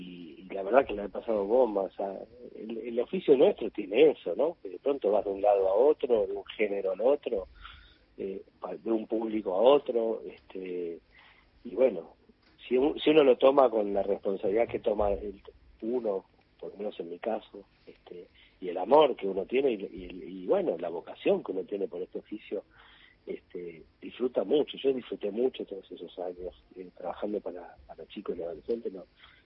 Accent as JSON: {"language": "Spanish", "town": "La Plata", "region": "Buenos Aires Province", "country": "Argentina", "said": "siendo platense tenía como esa ventaja de saber el hecho"}